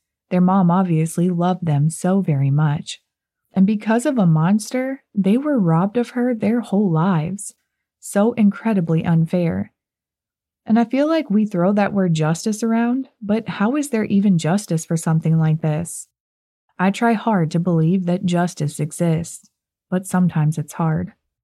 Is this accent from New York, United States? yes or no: no; Florida, United States; My hometown is actually not far from Northport.